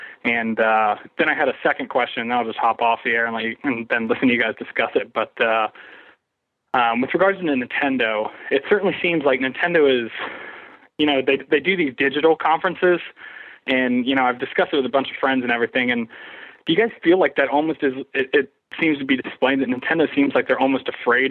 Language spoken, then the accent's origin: English; Dayton, Ohio, United States; I'm actually from Dayton, Ohio.